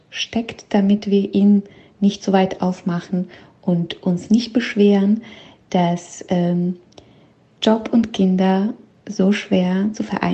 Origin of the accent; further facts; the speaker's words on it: Belarus; Besonders im Vergleich dazu, was ich jetzt lese, was in meiner Heimat passiert. Da hat der Präsident heute die ganze Regierung kurzerhand aufgelöst. Er sucht jetzt den Sündenbock dafür, warum alles so schlecht ist. Corona wütet, Menschen gehen auf die Straße. Die geduldigsten Europäer sind die Weißrussen.